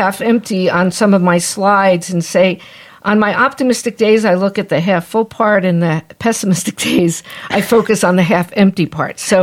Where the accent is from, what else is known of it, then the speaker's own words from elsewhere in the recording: New Jersey, United States; Well, and we'll have to have an offline discussion about New Jersey, because I'm from New Jersey too.